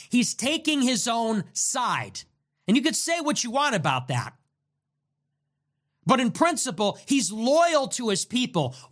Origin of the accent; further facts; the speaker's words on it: United States; I'm American. I'm a heritage American.